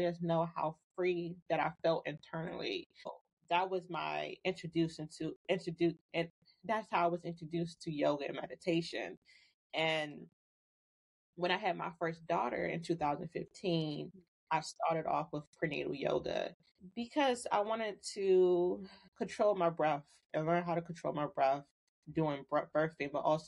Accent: Washington, District of Columbia, United States; So I am originally from Washington, D.C.

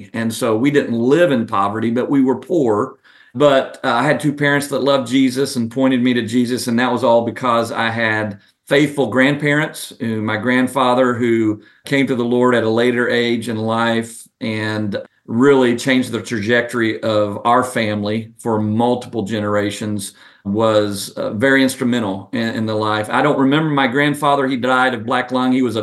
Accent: Inez, Kentucky, United States; You know, Inez is the county seat in Martin County. Martin County is just a small little county that's tucked away around four counties in Kentucky and then two counties in West Virginia, because we are right on the Kentucky-West Virginia state line.

